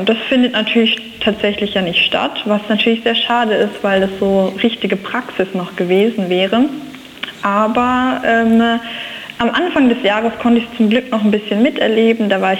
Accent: Ettlingen, Baden-Württemberg, Germany; Also ich komme ja aus Ettlingen, also ich bin gar keine Pforzheimerin

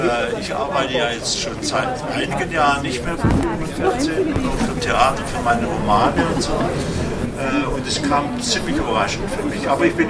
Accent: Baden-Württemberg, Germany; now in Berlin, Germany; ich sehe die Schwäbische Alb oder mein Schönbuch, wo ich herkomme, das ist für mich immer ein besonderes Ereignis.

